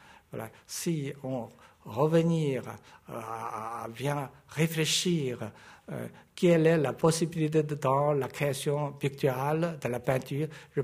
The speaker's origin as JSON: {"language": "French", "country": "China", "second_language": "French", "said": "On est chinois, on a une solide base du chinois."}